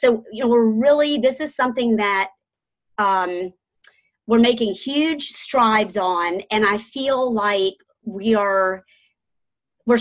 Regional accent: Savannah, Georgia, United States; because I grew up in Savannah, Georgia, and vegetarian was never a part of my vocabulary.

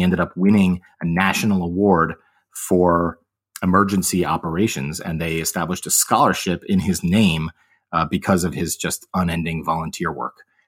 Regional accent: Connecticut, United States; now in Florida, United States; I am originally from Connecticut. My family traces its roots through New York.

